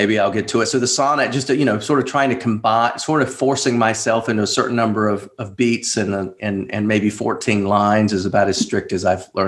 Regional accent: North Carolina, United States; North Carolina, okay. Originally. And a lot of the book takes place in North Carolina.

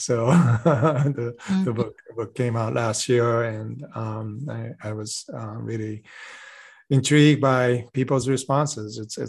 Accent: New Jersey, United States; also born or lived in Boston / Sweden / Japan; And I was born in Boston. My father is a scientist and we traveled around. So I was in Boston, then Sweden, and then Japan for many years. And then I came back to the United States when I was in middle school in New Jersey and high school.

